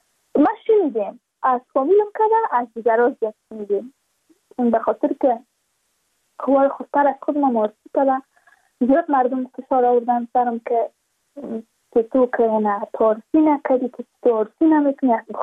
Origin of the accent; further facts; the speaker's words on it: Badakhshan, Afghanistan; چون ما از بدخشان هستیم، یعنی منطقای دور دستش